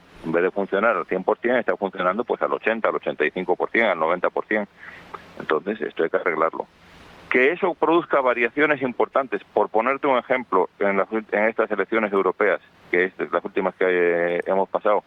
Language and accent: Spanish; Castile and León, Spain; zonas de pueblos de donde yo soy, de León, pueblos pequeños, donde está la mesa para 200 habitantes